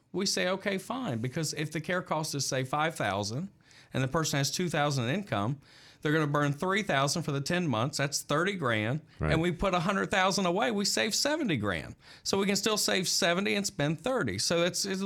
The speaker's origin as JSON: {"language": "English", "region": "the South", "country": "United States", "accent": "Southern", "said": "Now, I'm from the South. That's the accent, right?"}